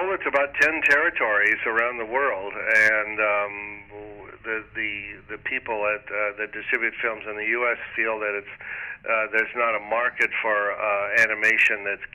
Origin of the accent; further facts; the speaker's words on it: Oregon, United States; now in New York, United States; And although I'm from Oregon originally, I like the West Coast.